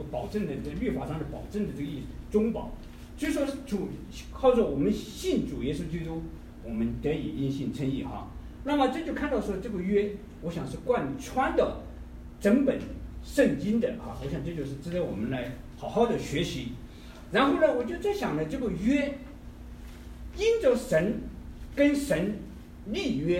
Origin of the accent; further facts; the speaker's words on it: Sichuan, China; accent: Sichuanese; now in United States; 我们一路上呢就说了很多四川话，我们都说加说四川话啊